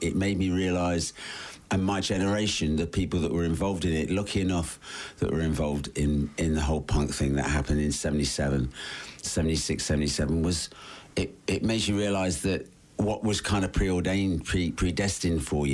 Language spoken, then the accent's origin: English; Leicester, East Midlands, United Kingdom; born there; I was born in Leicester.